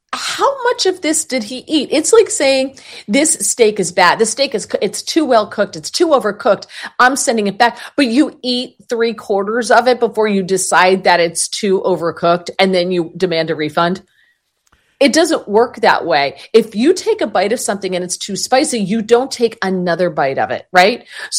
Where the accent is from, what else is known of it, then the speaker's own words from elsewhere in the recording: New Jersey, United States; And I'm from Jersey, so, you know, we find that amusing.